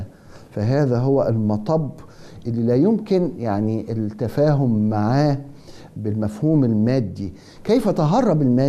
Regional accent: Egypt; لا أدري إذا كان جو الحلقات الديني يسمح بنكتة، وإحنا كمصريين يعني تخدم الفكرة

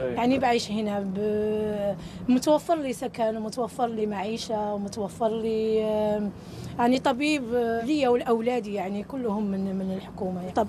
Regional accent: Morocco; now in Finland; من المغرب.

